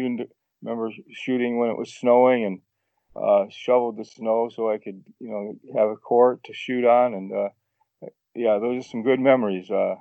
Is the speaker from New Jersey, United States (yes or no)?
no; Monroeville, Ohio, United States; So in Monroeville, Ohio, real small town near Norwalk and Sandusky, that was my hometown, Monroeville, Ohio.